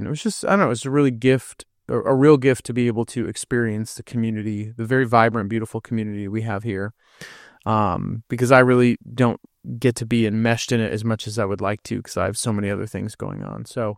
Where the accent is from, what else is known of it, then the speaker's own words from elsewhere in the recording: Lake Arrowhead, California, United States; we were on vacation in Lake Arrowhead, my hometown where my wife and I met and grew up